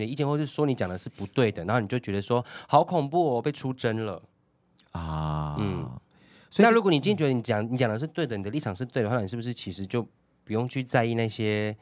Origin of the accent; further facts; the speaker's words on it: Taiwan; 我觉得不是言论自由，是我觉得我们台湾人没有那个接受批评的，